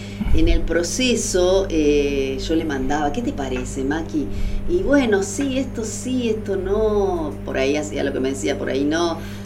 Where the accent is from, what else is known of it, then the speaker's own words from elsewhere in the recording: Buenos Aires, Argentina; now in Paso de los Libres, Argentina; yo hace mucho que vivo acá, hace 34 años creo que vivo acá, soy más libreña que porteña